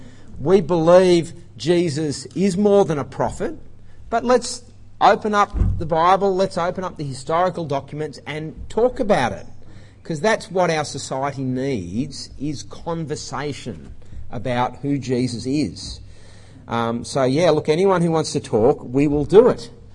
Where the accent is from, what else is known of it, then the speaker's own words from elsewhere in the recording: Queanbeyan, New South Wales, Australia; a billboard in Queanbeyan, which is my hometown.